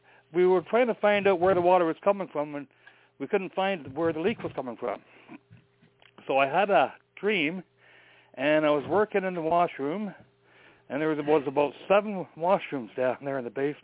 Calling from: Ontario, Canada; I'm calling from the Shaw.

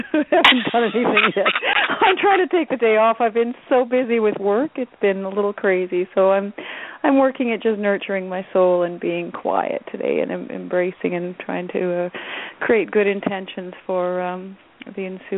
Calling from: Langley, British Columbia, Canada; I'm calling from Langley, British Columbia.

